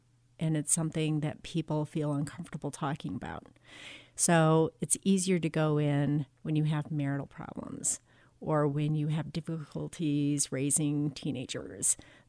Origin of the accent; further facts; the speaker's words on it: Montana, United States; When I grew up here in Montana, I was surprised to find that there were other people like me, other Indians who had been placed into white families.